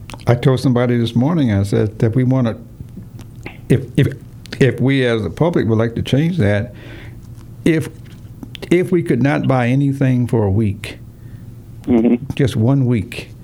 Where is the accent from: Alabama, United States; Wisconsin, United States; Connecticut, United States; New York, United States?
Connecticut, United States; Right, I'm from Connecticut, Massachusetts there, so life's a little different here.